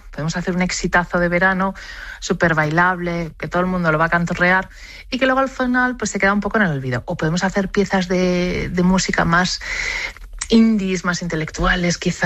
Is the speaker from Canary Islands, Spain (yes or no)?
no; Basque Country, Spain; a mí personalmente, que soy del País Vasco, pues me narran un perfume que huele a mar